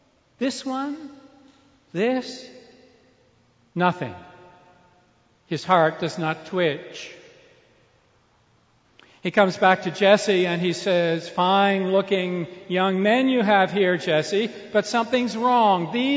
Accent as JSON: {"language": "English", "town": "Toronto", "region": "Ontario", "country": "Canada", "said": "We love to cheer for the underdog. We're from Toronto."}